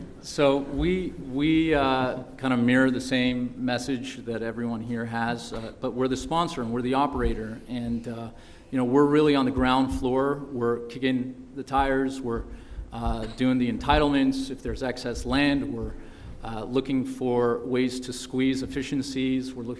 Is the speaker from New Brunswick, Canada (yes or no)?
no; Toronto, Ontario, Canada; now in Encino, United States; I'm Canadian from Toronto and I live in Encino, and which is the valley.